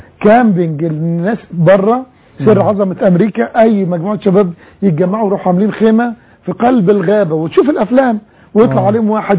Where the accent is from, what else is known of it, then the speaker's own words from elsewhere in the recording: Egypt; انا مصري وافتخر ان انا مصري